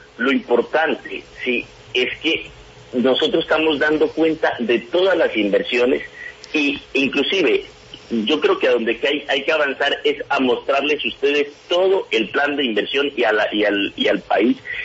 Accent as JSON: {"language": "Spanish", "region": "Pacific region", "country": "Colombia", "said": "yo que soy un hombre del Pacífico"}